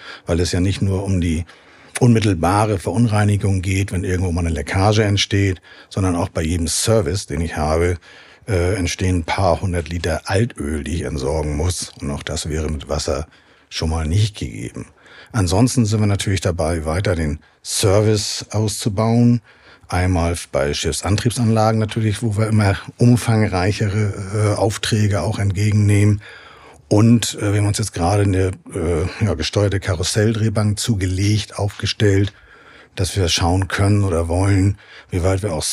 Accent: Hamburg, Germany; now in Schleswig-Holstein, Germany; ich bin eigentlich ein Hamburger Junge.

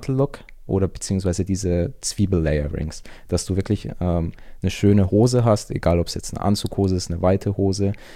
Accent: Augsburg, Bavaria, Germany; now in Antwerp, Belgium; ich komme ursprünglich aus Augsburg, wohne aber aktuell in Antwerpen, also in Belgien, sehr eine Designerstadt

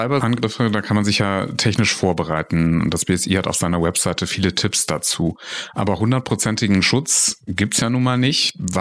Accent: North Rhine-Westphalia, Germany; Ich komme tatsächlich aus dem Bergischen Land.

